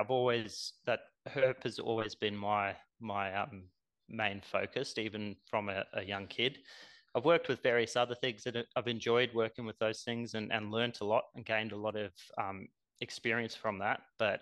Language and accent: English; South Africa; now in Australia; I grew up in South Africa and grew up in a little property, so we used to get, you know, some cool reptiles coming through there.